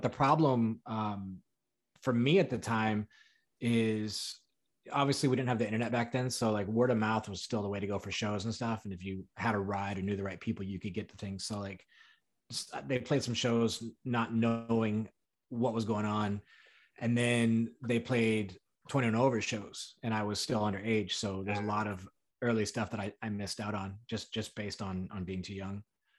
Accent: San Diego, California, United States; Just growing up in San Diego, the San Diego band. So you can't help but know them.

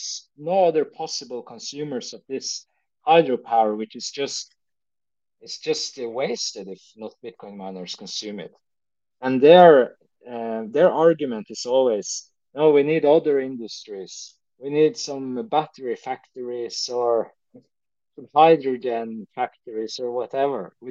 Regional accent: Northern Norway, Norway; but they're not high in Northern Norway, where I'm originally from.

